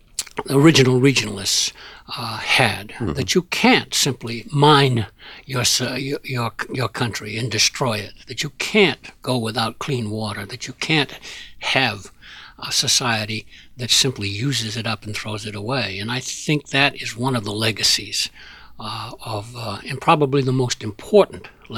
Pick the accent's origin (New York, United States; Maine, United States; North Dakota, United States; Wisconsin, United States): Maine, United States; from Mount Katahdin in my home state of Maine